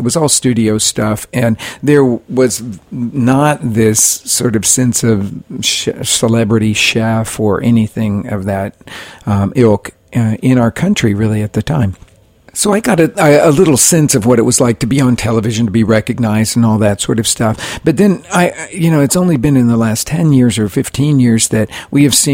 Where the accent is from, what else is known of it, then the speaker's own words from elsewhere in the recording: Oklahoma, United States; because I grew up in Oklahoma, which is all about sports.